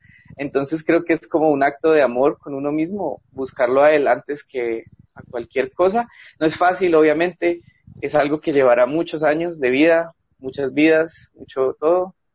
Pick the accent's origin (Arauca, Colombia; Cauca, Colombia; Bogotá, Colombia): Bogotá, Colombia; soy de Bogotá, tengo 24 años